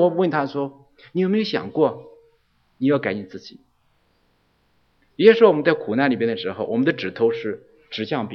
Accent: Weifang, Shandong, China; 我老家其实是山东潍坊人，我老家，因此潍坊大家知道是个风筝城。

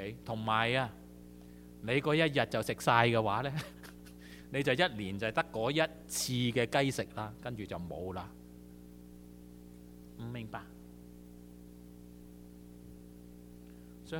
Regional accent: Taishan, Guangdong, China; 等于我哋起初台山人一样，你以为真系我哋台山人好蠢啊

